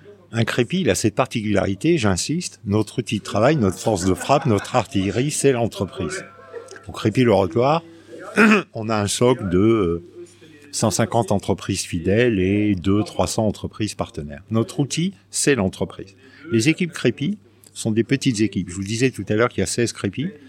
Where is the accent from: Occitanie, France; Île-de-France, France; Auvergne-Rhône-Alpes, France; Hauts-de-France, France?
Auvergne-Rhône-Alpes, France; Ambert; also born or lived in Haute-Saône; j'ai passé toute mon enfance et ma scolarité première jusqu'en terminale à Ambert, voilà, qui est une petite ville de 6000 habitants aujourd'hui, qui est nichée entre les monts du Forêt et les monts du Livradois.